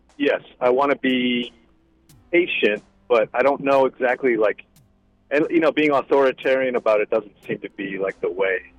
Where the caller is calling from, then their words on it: Wisconsin, United States; No, Wisconsin. I'm in Wisconsin.